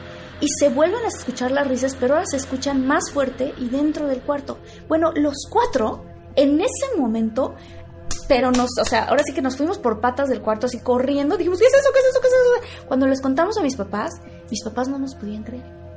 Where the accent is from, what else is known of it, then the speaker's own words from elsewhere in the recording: Tabasco, Mexico; yo crecí en Tabasco con mi familia y yo tengo dos hermanos y una hermana, entonces somos cuatro hijos.